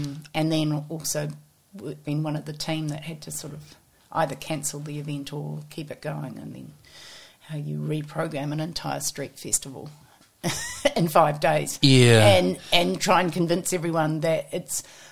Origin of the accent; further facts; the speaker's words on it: Waikato, New Zealand; I grew up in the Waikato, and I grew up on a dairy farm between Matamata and Te Rau.